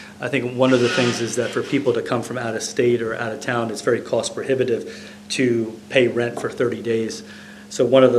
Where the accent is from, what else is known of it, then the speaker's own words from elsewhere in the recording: Newark, Delaware, United States; I'm a cardiologist from Newark, Delaware.